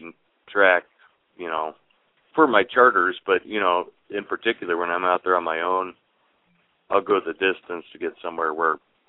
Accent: Arizona, United States; moved away as an adult; I grew up in Arizona, graduated from college in Arizona, and then I moved to Florida to go to umpire school.

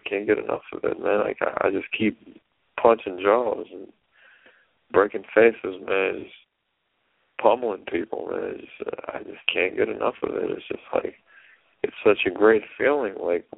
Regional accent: United States; I'm an American, red, white, and blue.

